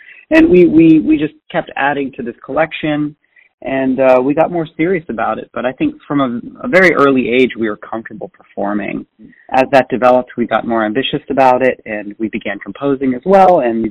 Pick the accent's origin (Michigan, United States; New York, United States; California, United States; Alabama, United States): California, United States; Santa Cruz; I'm from Santa Cruz, California, and I grew up playing music with my identical twin brother, Pascal.